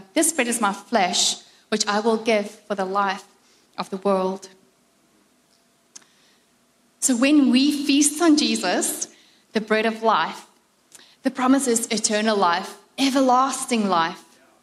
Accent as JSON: {"language": "English", "country": "South Africa", "tie": "born or raised there", "said": "I remember when I was growing up in South Africa, we had enough, but we definitely didn't live in an abundance."}